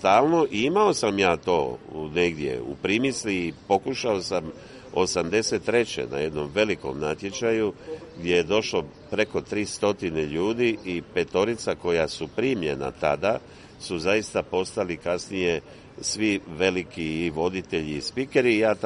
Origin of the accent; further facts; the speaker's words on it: Tisno, Šibenik-Knin County, Croatia; Kao dijete živio sam u Dalmaciji, dakle govorimo o početku 60. godina, to je jedno malo mjesto, Tisno se, tjesno u to doba, a sada se zove Tisno